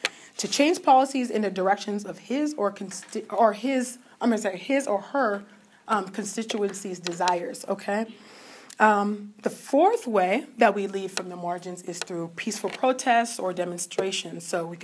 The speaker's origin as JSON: {"language": "English", "region": "California", "country": "United States", "said": "back in 1994, my home state of California had Proposition 184 on the ballot"}